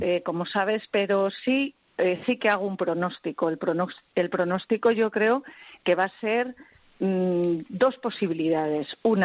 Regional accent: Spain; yo soy española, soy europea, y lo digo con muchísimo orgullo

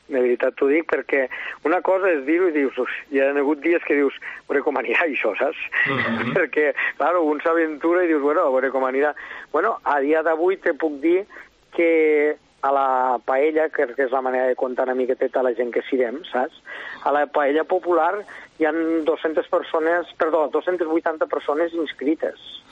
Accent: Roquetes, Catalonia, Spain; tant tu com jo, que els religions us poden saber, venim de Roquetes

